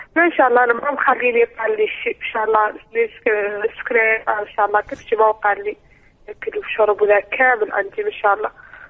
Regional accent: Mauritania; انا من موريتانيا ومن عائله راقيه. عائله كبيره في موريتانيا.

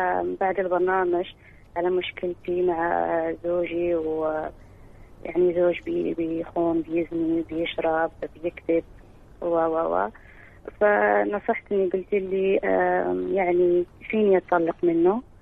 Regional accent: Morocco; يعني أنا من المغرب كثير في المغرب بيحلوا الزنا للرجل

